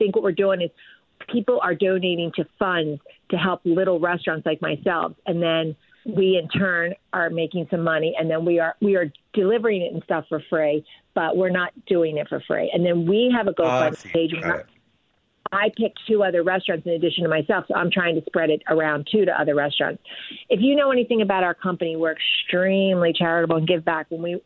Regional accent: Kennett Square, Pennsylvania, United States; I grew up in Kennett Square, but have been in the restaurant business about 40-some years

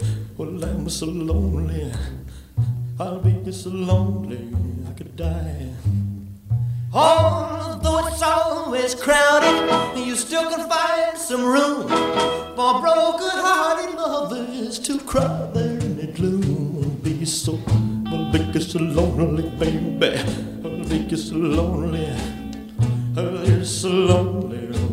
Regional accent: Copenhagen, Capital Region of Denmark, Denmark; Men jeg er vokset op på Vesterbro i København

